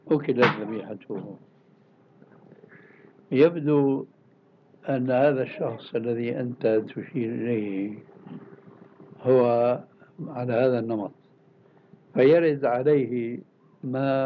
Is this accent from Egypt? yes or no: no; Syria; هي مشهورة عندنا في سوريا